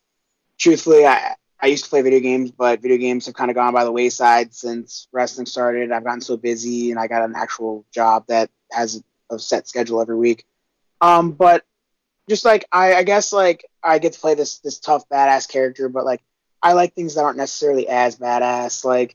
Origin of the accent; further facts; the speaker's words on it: Florida, United States; University of Florida is number one because I grew up in Florida.